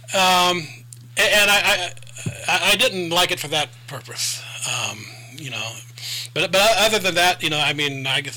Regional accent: Columbus, Ohio, United States; I'm from Columbus. I know Les.

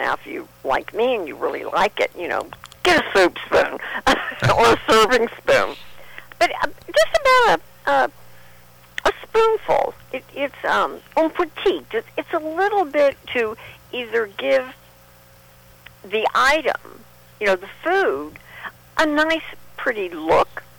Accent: Texas, United States; I will, as a Texan, I will say you're correct.

